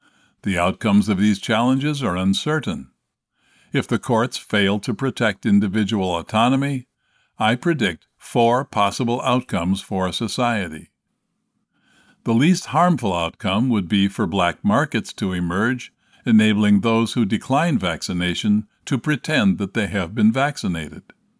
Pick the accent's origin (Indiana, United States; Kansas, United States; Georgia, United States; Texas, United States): Texas, United States; I am hopeful for this scenario in my home state of Texas.